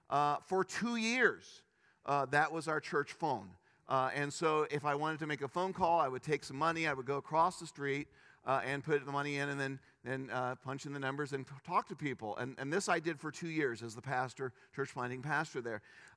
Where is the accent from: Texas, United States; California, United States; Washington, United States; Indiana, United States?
Indiana, United States; Indianapolis; also born or lived in Chicago; I grew up in Indianapolis, Indiana, lived in Chicago, and then moved to Glenwood, Iowa.